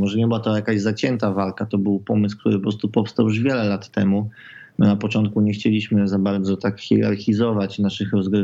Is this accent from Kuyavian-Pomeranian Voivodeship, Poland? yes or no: yes; Toruń, Kuyavian-Pomeranian Voivodeship, Poland; Ja jestem rodowitym torunianinem